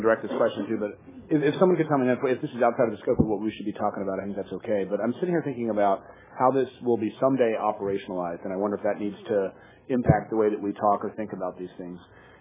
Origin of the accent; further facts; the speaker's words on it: Philadelphia, Pennsylvania, United States; If are all the hospitals in my hometown of Philadelphia jointly responsible for the cardiac arrest outcomes of the city?